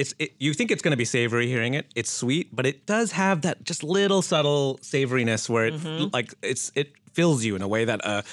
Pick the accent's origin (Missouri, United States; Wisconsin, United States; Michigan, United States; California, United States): Michigan, United States; I was surprised coming from Michigan.